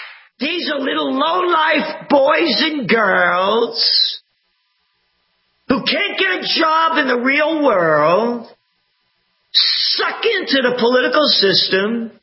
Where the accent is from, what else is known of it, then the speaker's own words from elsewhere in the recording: Brooklyn, New York, United States; Hey, all the New Yorkers, all you libtard freaks, all you people, I'm from Brooklyn. You're not from Brooklyn. You people aren't the people I grew up with.